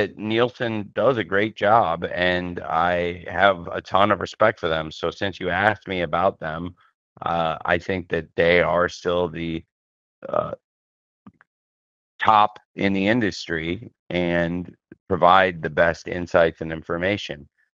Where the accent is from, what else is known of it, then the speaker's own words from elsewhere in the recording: Jacksonville, Florida, United States; So I love bringing the shows to my hometown fans who support AEW and the Jaguars and ROH here in Jacksonville.